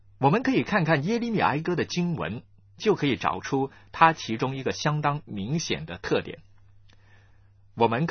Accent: China; 就像我们中国人很喜欢写诗，用这种题材呢来呢表达更丰富的内心的深情一样。

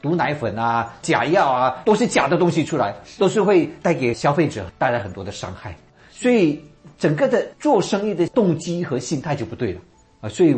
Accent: China; 我们中国人啊，就是凡事向前看嘛，对不对？

